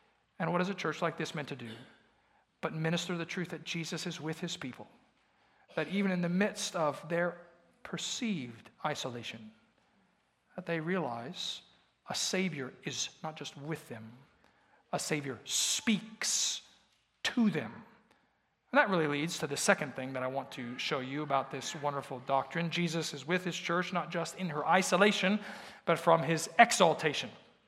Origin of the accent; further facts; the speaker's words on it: Texas, United States; now in Idaho, United States; I know this is Idaho and I come from North Texas, but we are not so different.